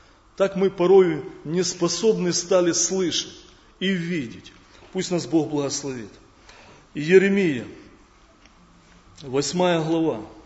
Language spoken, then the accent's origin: Russian; Sumy, Sumy Oblast, Ukraine; now in Dykanka, Ukraine; я сам родом из Сум. Последние 5 лет живу в Полтавской области, Диканька.